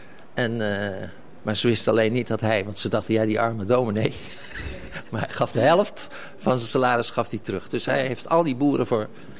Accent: Kruisweg, Groningen, Netherlands; born there; Ah, ik ben een domineeskind. Mijn vader, ik ben geboren in Kruisweg. Dat ligt tussen Hornhuizen en Kloosterburen onder de dijk, helemaal boven in Noord-Groningen.

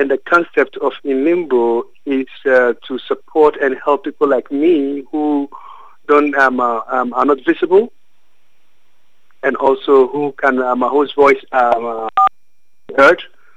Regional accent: Ghana; English is a second language; now in Netherlands; Ghanaian by citizenship. And I was born in Ghana, raised in Ghana, and I'm a Ghanaian.

